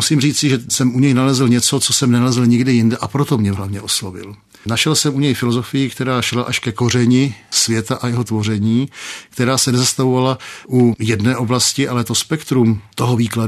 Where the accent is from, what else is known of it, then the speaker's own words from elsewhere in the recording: Prague, Czechia; born there; Docela přirozeně jsem se narodil v porodnici na Štvanici, což bylo příznačné.